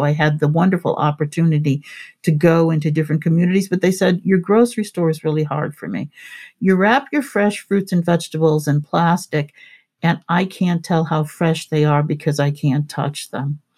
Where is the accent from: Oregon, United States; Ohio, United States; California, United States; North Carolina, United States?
Ohio, United States; Cleveland; I myself, as a Black woman growing up in Cleveland, Ohio, would never have come to those kinds of conclusions without their input